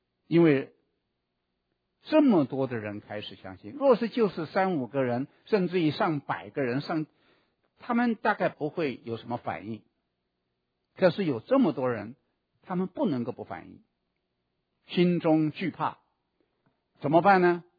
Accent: China; 那么你就像我们中国人讲的，天高皇帝远

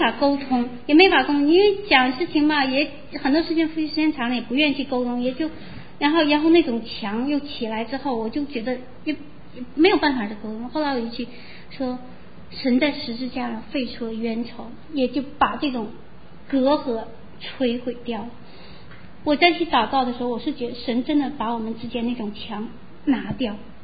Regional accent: China; 因为我们从大陆来的

